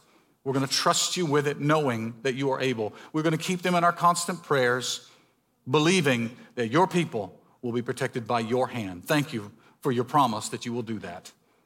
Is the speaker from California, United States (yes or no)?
no; Mississippi, United States; I'm from Mississippi, I can say it, okay?